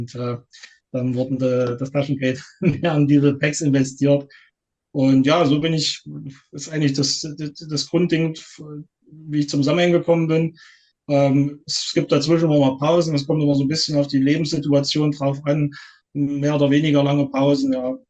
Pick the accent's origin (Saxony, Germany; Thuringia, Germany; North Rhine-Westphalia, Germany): Thuringia, Germany; born there; komme gebürtig aus Nordthüringen, Gefolserkreis, wer das vielleicht kennt. Ich hatte es mit ein paar Zwischenstationen jetzt doch wieder nach Thüringen vor 12 Jahren verschlagen, wohne dort in der Nähe von Arnstadt, also ein bisschen in der Mitte von Thüringen, im ländlichen Bereich